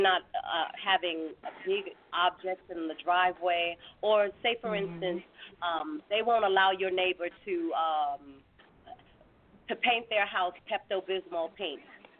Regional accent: New York, United States; I'm living in New York, which is my hometown.

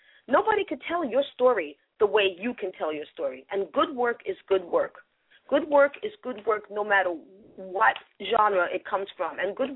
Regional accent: New York, United States; accent: New York; Come on, a New Yorker's book with my New York accent.

